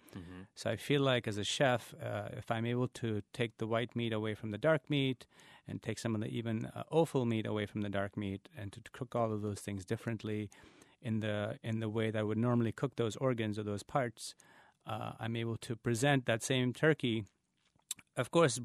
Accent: India; now in United States; I'm a first-generation immigrant, and I came from India

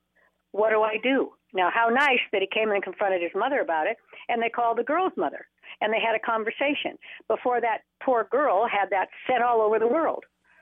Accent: Reno, Nevada, United States; I was raised in Reno, Nevada, with prostitution and gambling and divorce by a mother who was a Marianne mother.

